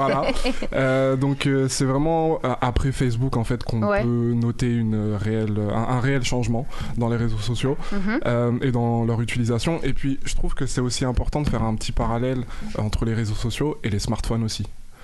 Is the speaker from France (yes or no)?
yes; France; parce qu'on est français, je l'espère